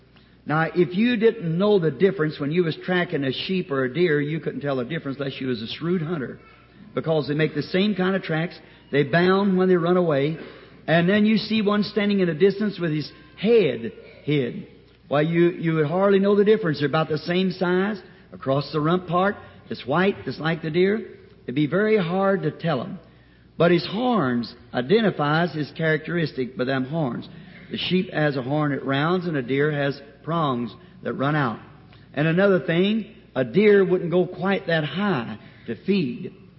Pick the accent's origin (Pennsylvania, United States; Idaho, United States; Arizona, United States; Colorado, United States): Arizona, United States; Tucson; I come from Tucson, where it's really good and dry